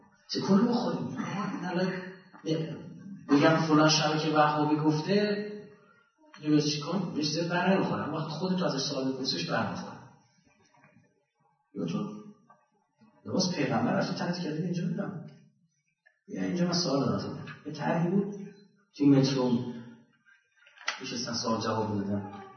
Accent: Iran; قبول دارید ما ایرانی هستیم

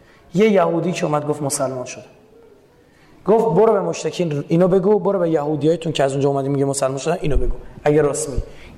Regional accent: Iran; شما من بچه ایرانم، بعد نه این چیز پنهانی نیستش

